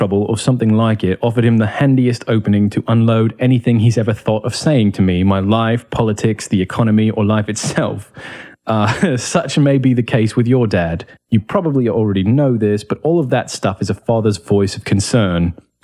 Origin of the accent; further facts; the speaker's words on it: England, United Kingdom; I'm English. I don't know words.